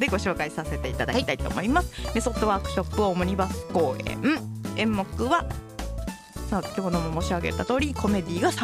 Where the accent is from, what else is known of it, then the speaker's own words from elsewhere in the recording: Kansai, Japan; 関西人としてね、